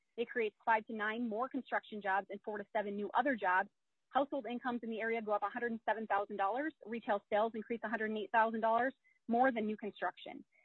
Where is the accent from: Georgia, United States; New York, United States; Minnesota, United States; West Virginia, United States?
Minnesota, United States; Jasper; I'm grateful to be able to speak to you today. I was born and raised in Southwest Minnesota, a tiny town of 600 people called Jasper, located just 4 minutes from South Dakota.